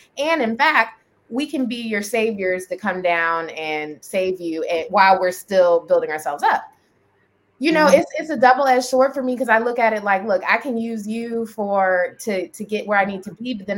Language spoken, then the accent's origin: English; Maryland, United States; My home state of Maryland was issuing licenses within the next year.